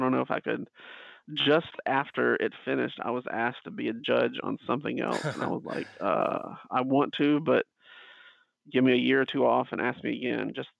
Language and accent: English; the South, United States; because I'm from the South and I can see a lot of my family and like high school friends